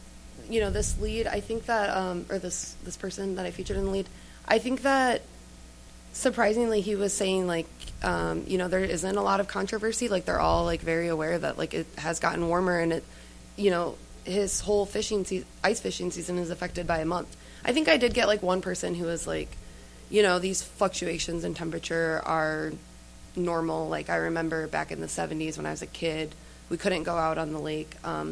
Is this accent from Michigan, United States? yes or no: yes; Michigan, United States; I grew up in Michigan, so, you know, this is a topic near and dear to my heart, and then, you know, I live in Detroit